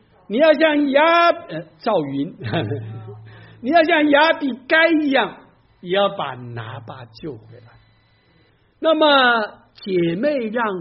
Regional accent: Taiwan; 因为我是1950年在台湾出生的，那时候生下来是没鞋子没裤子，天天打赤脚满街跑啊。

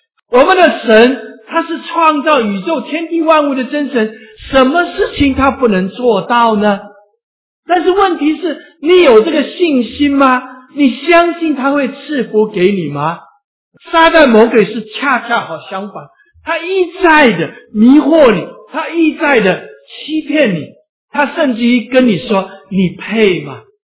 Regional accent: China; 那我们中国人常常讲福、福气、福乐等等。

